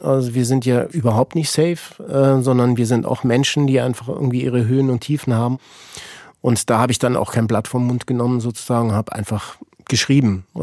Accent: Ticino, Switzerland; ich bin ja in Tessin geboren, am Lago di Lugano. Ich bin tatsächlich Tessiner. Und das ist wirklich meine Heimat.

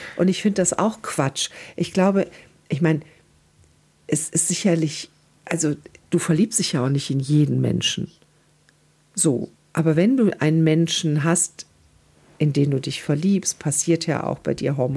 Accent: North Rhine-Westphalia, Germany; Aus der Lameng, sagt man hier bei uns im Rheinland.

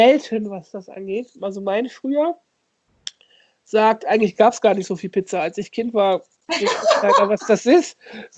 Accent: Osnabrück, Lower Saxony, Germany; Ich komme ja aus der Grenzregion Osnabrück, Ostwestfalen so, ne?

